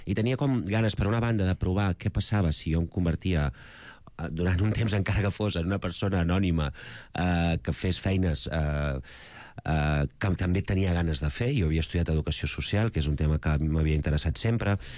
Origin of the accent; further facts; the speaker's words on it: Gelida, Catalonia, Spain; Jo sóc de Gelida, que és al costat de Corbera.